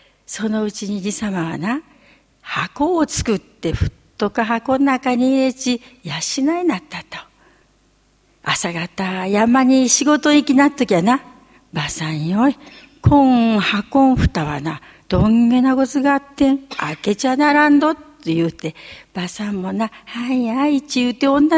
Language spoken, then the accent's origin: Japanese; Miyazaki, Japan; accent: Miyazaki dialect; 宮崎から参りました … 宮崎弁で今日は笑いのお茶というお話をします。